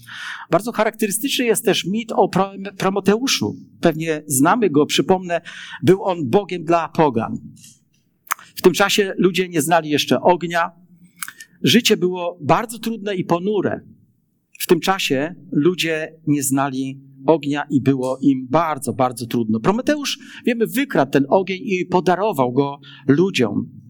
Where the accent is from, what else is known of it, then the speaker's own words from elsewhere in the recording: Wrocław, Lower Silesian Voivodeship, Poland; ja jestem właśnie chłopakiem, wywodzący się stąd. Jestem nowodworzaninem. Nie mieszkam już we Wrocławiu wiele lat, ale urodziłem się na dawnym placu 1 Maja, wychowany na Nowym Dworze. Mieszkałem potem na Muchoborze Wielkim.